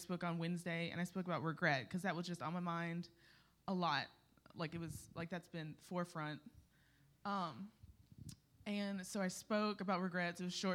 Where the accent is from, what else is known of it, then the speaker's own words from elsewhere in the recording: Louisiana, United States; This is like my eighth year and my second year as a counselor here, and I'm from Louisiana, and I come up every year for this camp.